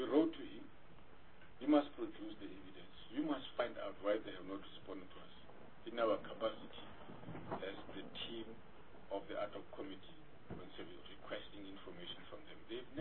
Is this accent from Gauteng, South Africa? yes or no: no; Mpumalanga, South Africa; because we come from Mpumalanga, we must give you this message formally in a meeting.